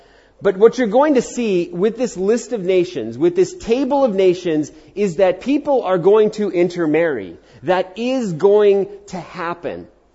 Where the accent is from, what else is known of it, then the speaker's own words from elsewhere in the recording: New York, United States; I remember, you know, growing up in New York, I remember that it's interesting. You know, I grew up in the 80s.